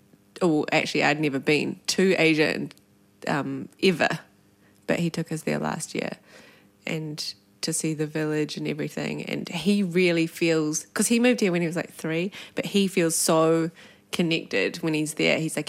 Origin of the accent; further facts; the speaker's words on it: New Zealand; I tell people I'm from New Zealand, but immediately follow it up with my grandparents are from China